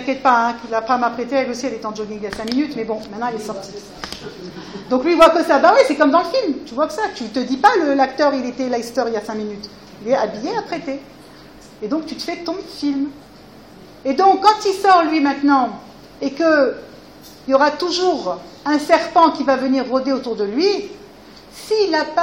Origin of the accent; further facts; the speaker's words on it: France; Quand on a grandi en France, on a grandi dans un pays, qu'on le veuille ou pas, d'accord, chrétien.